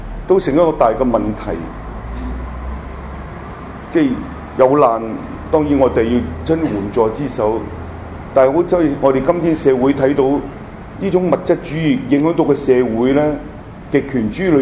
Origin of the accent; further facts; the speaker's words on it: Hong Kong; 其实我们香港人都是50步笑100步而已